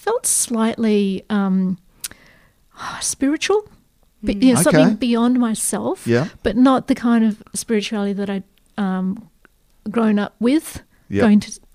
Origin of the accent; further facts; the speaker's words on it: Canberra, Australian Capital Territory, Australia; I grew up in Canberra.